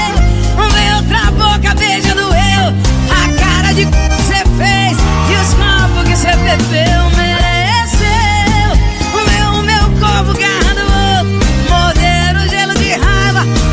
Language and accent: Portuguese; Mato Grosso do Sul, Brazil